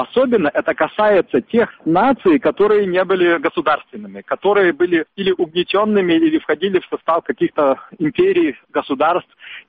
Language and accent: Russian; Polesia, Ukraine; also born or lived in Lviv; now in Kyiv, Ukraine; Я не со Львова, а я из Западной Украины, из Полесья, приехал сюда учиться во Львове, здесь остался, а уже со Львова переехал в Киев и там работал в Верховном Совете.